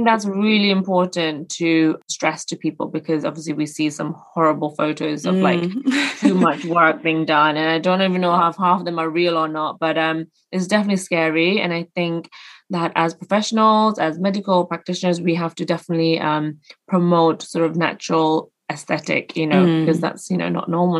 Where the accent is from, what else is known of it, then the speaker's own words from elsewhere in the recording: United Kingdom; Even though I'm British, I had to do that as well.